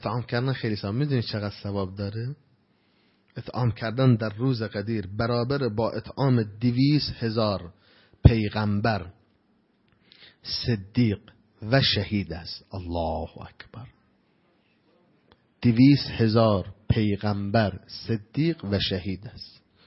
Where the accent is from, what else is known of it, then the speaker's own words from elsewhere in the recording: Ahvaz, Khuzestan, Iran; در اهواز باید این قضیه اتفاق بیفته. حالا ما کار به شهر خودمون داریم، به استان خودمون کار داریم